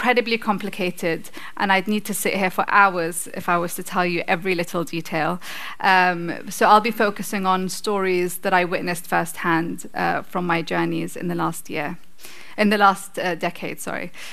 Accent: Sana'a, Amanat Al Asimah, Yemen; in my hometown of Sana'a, this beautiful city that you can see behind me.

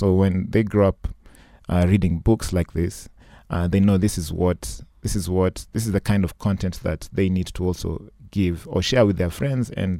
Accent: Kenya; It is very important for the industry.

